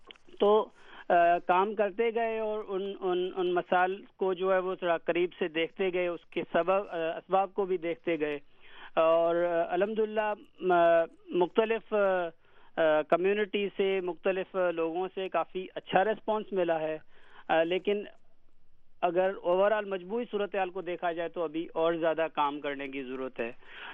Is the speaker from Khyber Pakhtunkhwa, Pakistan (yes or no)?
no; Tharparkar, Sindh, Pakistan; born there; میرا جو بنیادی پیدائشی تعلق ہے وہ صحرائے تھرپارکر پروونس سندھ سے ہے, پاکستان سے.